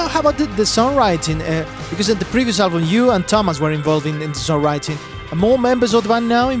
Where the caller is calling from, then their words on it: Chile; Hi, James … I'm calling from Chile, from Rock and Pop Radio.